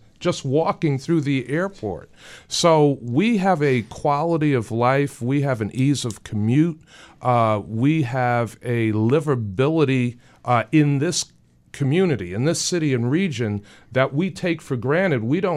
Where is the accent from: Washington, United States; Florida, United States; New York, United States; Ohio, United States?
New York, United States; New York City; now in Buffalo, United States; growing up in New York City, I watched my parents leave Queens in the morning.